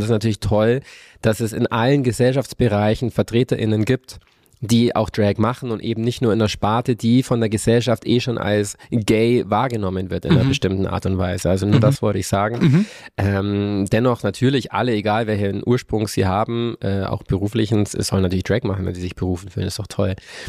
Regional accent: Kempten, Bavaria, Germany; Ich versuche jetzt mal in meiner Heimat in Kempten auch eine Show zu organisieren

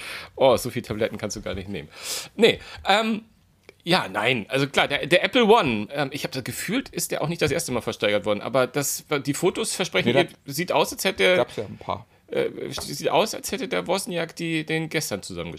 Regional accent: Hamburg, Germany; Außerdem komme ich aus Hamburg. Wir sagen immer Moin.

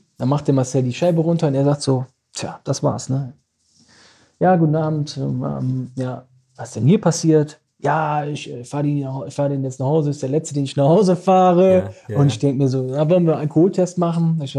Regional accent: Düsseldorf, North Rhine-Westphalia, Germany; im Benrath. Dann sind wir in den Benrather Ballon reingegangen, da, wo ich aufgewachsen bin.

